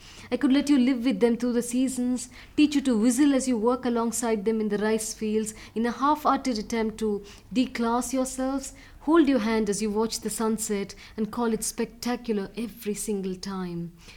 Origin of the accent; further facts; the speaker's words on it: Chennai, Tamil Nadu, India; I was, you know, born and brought up in Chennai